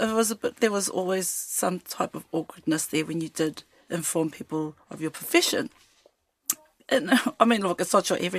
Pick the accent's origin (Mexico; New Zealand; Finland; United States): New Zealand; Kaitaia, Northland; Almost. I'm from Kaitaia, but my father is from Whangape, just across the harbour.